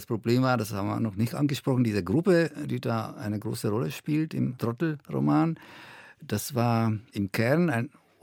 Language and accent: German; Czechia; German is a second language; also man wird als Tscheche mit meinem Akzent, habe ich keine Probleme gehabt